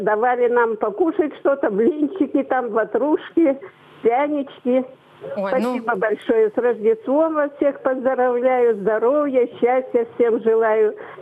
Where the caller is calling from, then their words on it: Pervouralsk, Sverdlovsk Oblast, Russia; Я из Первоуральска.